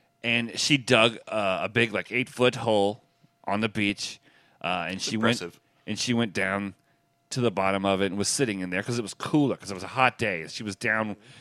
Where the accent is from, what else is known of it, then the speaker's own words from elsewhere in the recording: New Jersey, United States; New Jersey.